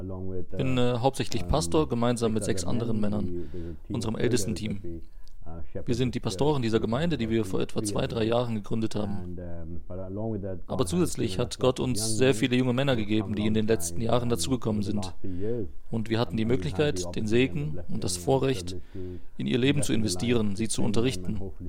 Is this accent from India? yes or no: yes; India; German is a second language; ich als Inder reagieren musste